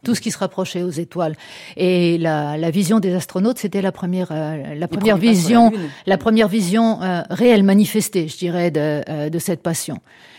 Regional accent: La Celle-Saint-Cloud, Île-de-France, France; also born or lived in Bagneux; Je suis née à Bagneux, mais on vivait à la Selle-Saint-Cloud.

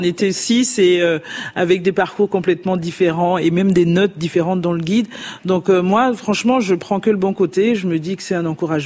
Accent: Cotonou, Littoral, Benin; Et en fait, Cotonou, parce que c'est là où j'ai grandi, c'est l'endroit que je connais le mieux au Bénin.

